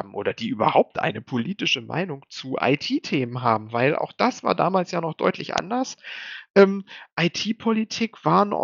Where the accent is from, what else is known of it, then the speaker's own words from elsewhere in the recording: Lower Saxony, Germany; ich bin aus Niedersachsen. Ich glaube, ich habe reingeschrieben, ich bin 32 Jahre alt, was, nee, kann ja nicht sein, 34 war ich